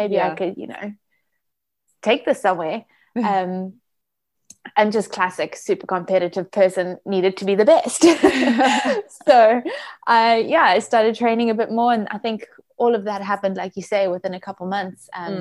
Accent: Durban, KwaZulu-Natal, South Africa; also born or lived in Cape Town; And then in varsity, we moved to Cape Town. So I'm from Durban. I grew up in Durban.

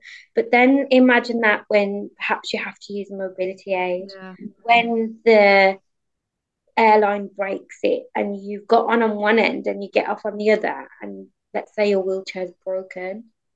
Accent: Birmingham, West Midlands, United Kingdom; And I'm from Birmingham. Whilst it's the UK's largest second city, the UK second city

